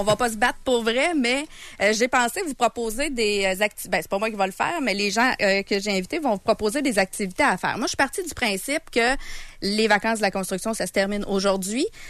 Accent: Quebec, Canada; Moi, je viens de la région de Portneuf

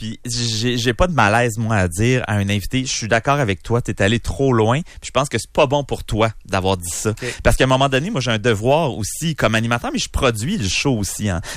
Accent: Quebec, Canada; moi, je suis un gars de région. Je viens des cantons de l'Est. Je suis né à 15 minutes du chalet de la vraie nature.

